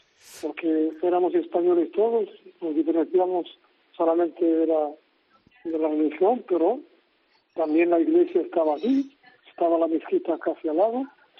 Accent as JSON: {"language": "Spanish", "town": "Dakhla", "region": "Dakhla-Oued Ed-Dahab", "country": "Western Sahara", "tie": "born or raised there", "said": "Entonces yo volví, también volví a Dakhla, que es mi ciudad natal."}